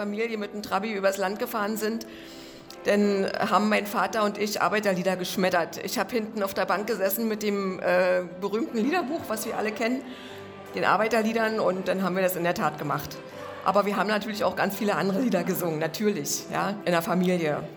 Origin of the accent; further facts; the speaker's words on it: Germany; Ich bin ein Kind der DDR, ich habe in der Sowjetunion studiert